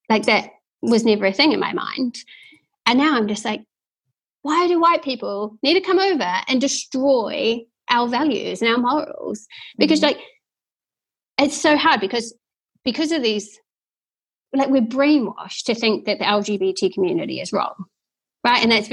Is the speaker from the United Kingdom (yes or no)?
no; New Zealand; But I've never thought twice about it, you know, growing up in the Marae.